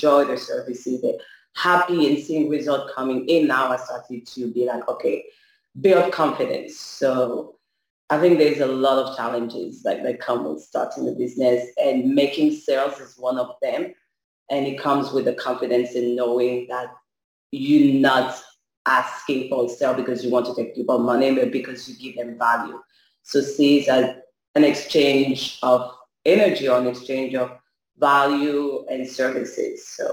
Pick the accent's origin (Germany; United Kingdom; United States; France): France; I took my French background and my French, like I was born and raised in France.